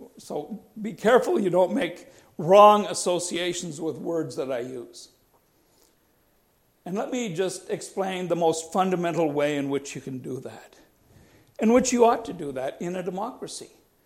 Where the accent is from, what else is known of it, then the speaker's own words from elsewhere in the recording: Canada; That's a privilege of being a Canadian.